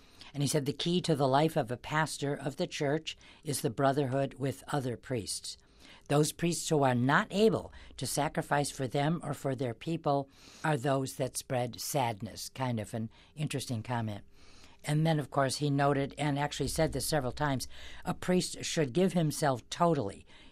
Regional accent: United States; Well, it was fun to be in my home country and signing books and so forth in New York and Washington, a great, great visit.

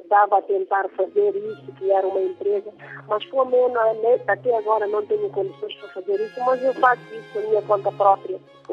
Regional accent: Guinea-Bissau; que é a sociais do meu país. Portanto, nesse âmbito de trabalho, tantas coisas que eu fiz para a minha terra

